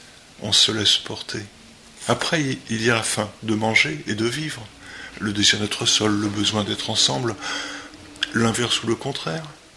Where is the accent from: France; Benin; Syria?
France; Deauville, Normandy; born there; je suis né en Normandie. Je suis né à Deauville parce que ma mère était originaire de Trouville, ce village de pêcheurs.